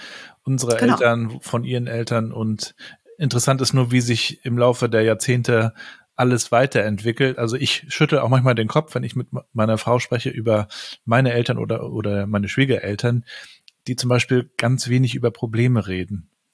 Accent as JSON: {"language": "German", "town": "Rostock", "region": "Mecklenburg-Vorpommern", "country": "Germany", "tie": "born or raised there", "said": "Ich bin ja hier in Rostock groß geworden, ehemalige DDR."}